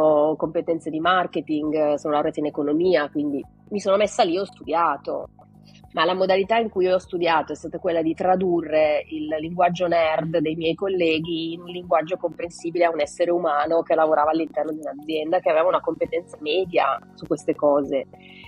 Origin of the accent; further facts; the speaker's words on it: Lombardy, Italy; also born or lived in Piedmont / Marche; io vivo metà della mia vita in Piemonte, metà della mia vita nelle Marche, ok? Però non sono piemontese, nemmeno marchigiana, sono lombarda.